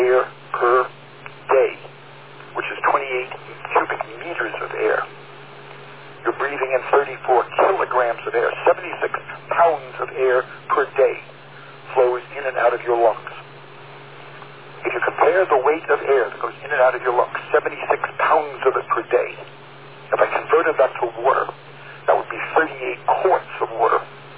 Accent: United States; and I'm from the United States, supposedly United States educated

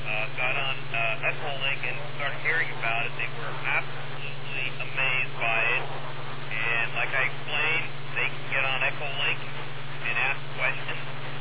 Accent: New York, United States; I am from Long Island. I'm spending the past 6 months down in Pennsylvania in the Chambersburg area.

